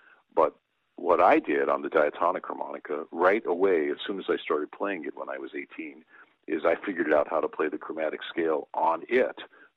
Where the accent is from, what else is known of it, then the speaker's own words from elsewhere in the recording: New York City, New York, United States; I started playing piano when I was about 8.5 years old, growing up in New York City.